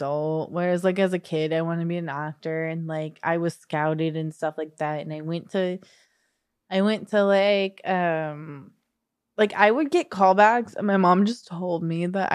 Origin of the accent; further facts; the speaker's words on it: San Diego, California, United States; because I grew up in San Diego and then my mom moved us up north